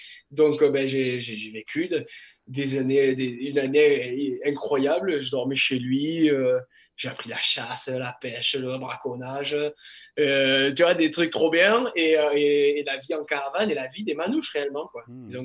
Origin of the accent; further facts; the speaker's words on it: Pyrenees, France; also born or lived in Pamiers; j'arrive à Mont-de-Marsan, j'ai 10 ans. J'avais vécu un peu à Pamiers, je suis natif des Pyrénées. Mon père a été amené à bouger.